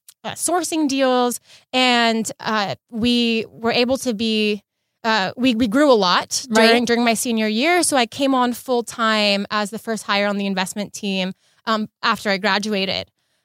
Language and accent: English; Los Angeles, California, United States; So I'm an LA native. I was born and raised in LA, born and raised in the West Side. And after high school, I then became a sort of Bay Area transplant.